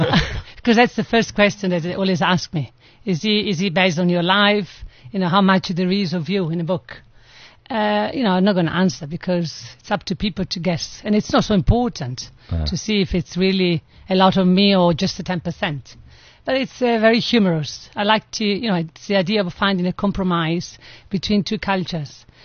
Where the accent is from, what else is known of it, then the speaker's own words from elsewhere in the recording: Verona, Veneto, Italy; now in Cape Town, South Africa; Yes, I'm from Verona.